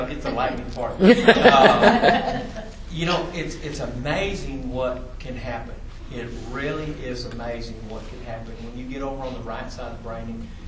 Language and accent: English; Marfa, Texas, United States; Me growing up in Marfa, Texas, I ate that up, right?